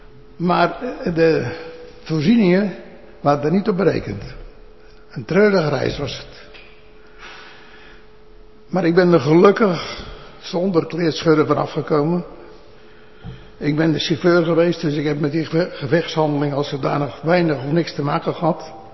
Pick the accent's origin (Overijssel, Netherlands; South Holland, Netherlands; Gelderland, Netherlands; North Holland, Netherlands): South Holland, Netherlands; Bleiswijk; born there; ik woon in Blijswijk, ik ben geboren in Blijswijk.